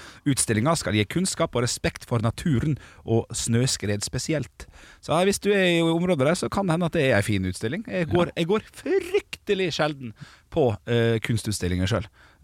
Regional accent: Ålesund, Møre og Romsdal, Norway; Men jeg har mer fasit enn dere, for jeg er fra Vestlandet, jeg er fra Ålesund.

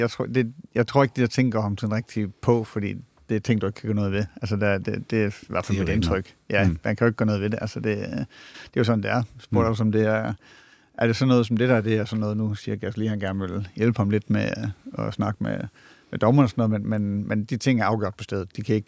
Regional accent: Aalborg, North Denmark Region, Denmark; og jeg kommer fra Aalborg, så det er også, så vi angriber tingene meget pragmatisk

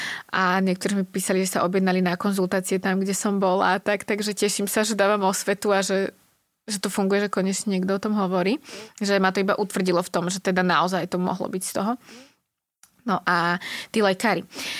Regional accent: Malacky, Bratislava Region, Slovakia; som z Malaciek, je to ďaleko.

